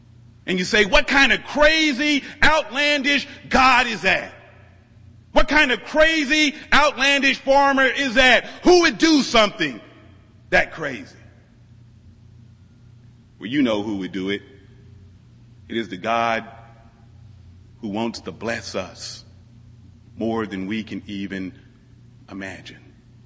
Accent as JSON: {"language": "English", "region": "Midwest", "country": "United States", "tie": "born or raised there", "said": "You know, I grew up in the Midwest. I went to church with people who were farmers when I was young."}